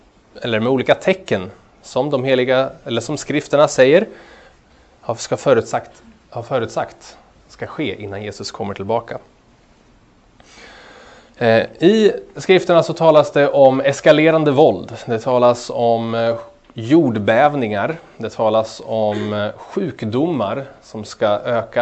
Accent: Örebro, Örebro County, Sweden; Jag är uppvuxen i Sverige, född i Örebro, och jag är gift sedan 5 år tillbaka. Jag har arbetat på lite olika platser, dels här i Malmö och också i Norrköping, även i Finland

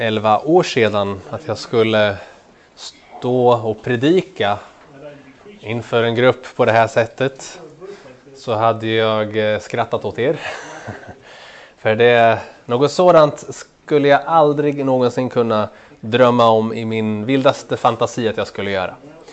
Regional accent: Örebro, Örebro County, Sweden; Jag är äldst av 4 bröder. Vi växte upp utanför Örebro, ute på landet.

